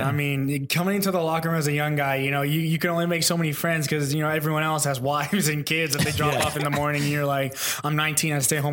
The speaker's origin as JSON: {"language": "English", "town": "Dallas", "region": "Texas", "country": "United States", "tie": "born or raised there", "also_born_or_lived": "Chicago / Pittsburgh / Colorado", "said": "So I moved from Chicago. We moved to Pittsburgh. And then from Pittsburgh, when I was about 5, we moved to Colorado. And then from there, from about 5 to 9, then we moved to Dallas, Texas. And that's where everything really took off."}